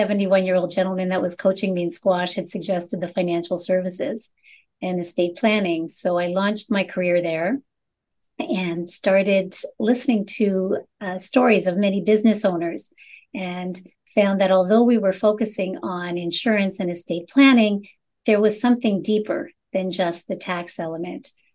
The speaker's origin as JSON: {"language": "English", "town": "Montreal", "region": "Quebec", "country": "Canada", "said": "I'm originally from Montreal and graduated from McGill University with a bachelor's in industrial relations."}